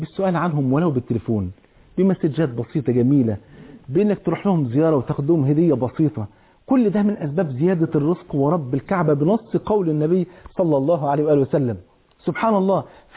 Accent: Egypt; عندنا في مصر

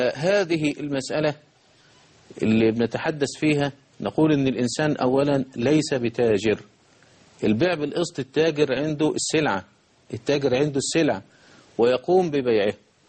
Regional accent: Egypt; يطلب تلاجة زي بيحصل عندنا في مصر

